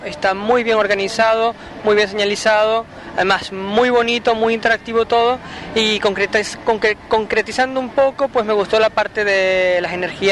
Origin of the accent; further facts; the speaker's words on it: Tenerife, Canary Islands, Spain; vengo de España, de la comunidad canaria, Tenerife, a visitar al Tecnópolis aquí en Buenos Aires